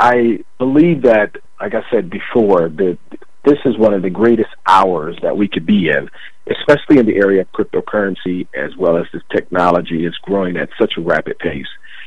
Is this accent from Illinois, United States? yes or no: yes; Chicago, Illinois, United States; because I'm from Chicago, a.k.a. Chirac, where less than 30% of homicides are being solved.